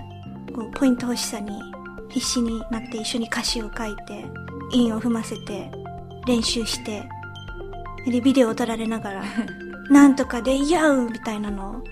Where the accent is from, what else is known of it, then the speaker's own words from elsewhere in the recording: United Kingdom; also born or lived in Japan; 日本生まれイギリス育ちの私たちがロンドンからお送りする日本語とイギリス英語のごちゃ混ぜ双子トークです。